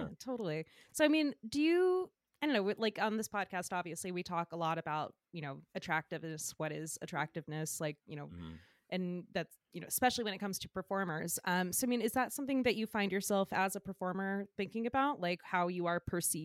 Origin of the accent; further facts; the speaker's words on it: Georgia, United States; Well, I'm from outside of Atlan